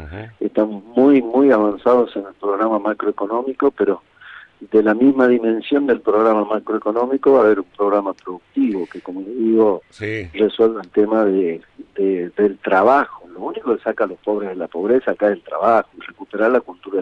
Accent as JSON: {"language": "Spanish", "country": "Argentina", "said": "No podemos seguir hundiendo el barco, digo, como argentinos, este gobierno no da más."}